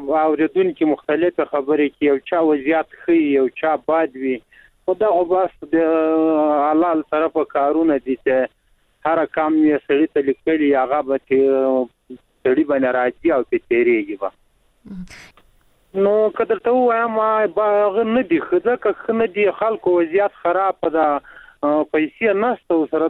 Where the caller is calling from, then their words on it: Logar, Afghanistan; د لوګر ولایت نه مې د سراډي کني ولې